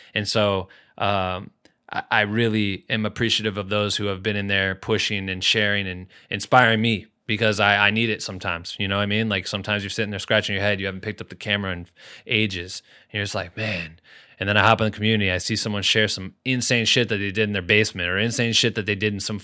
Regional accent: Iowa, United States; now in Los Angeles, United States; I'm from Iowa. Originally, I moved out to LA almost 7 years ago.

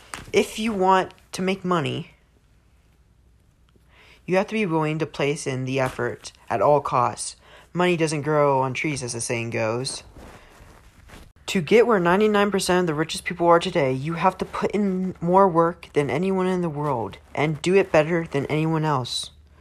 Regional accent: United States; But I'm also American.

